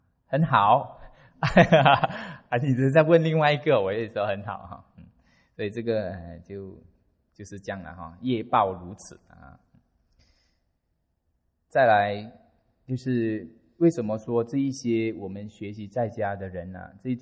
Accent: Sabah, Malaysia; 因为我们在马来西亚，尤其在我的家乡沙巴那个地方是佛法的遍地。

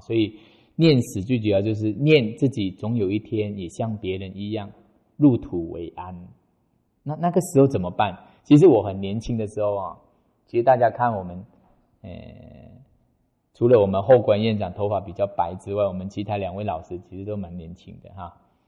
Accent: Malaysia; 我们马来西亚人

